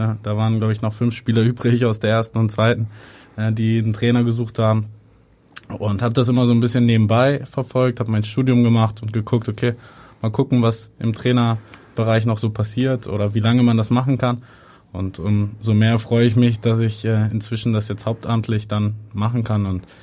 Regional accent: Hamburg, Germany; als Hamburger schaut man auf beide Vereine dann auch.

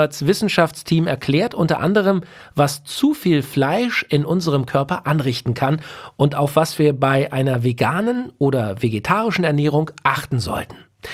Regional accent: Berlin, Germany; als Berliner

